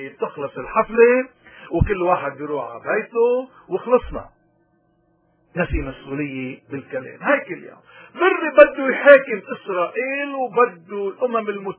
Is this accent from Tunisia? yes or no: no; Lebanon; مين اللي حكي ومين اللي هامنا نحن كلبنانيين، لأنه فعلا بيهينونا